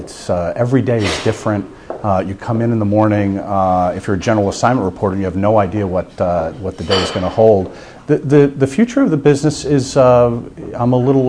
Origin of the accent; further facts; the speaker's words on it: New Jersey, United States; I grew up in New Jersey.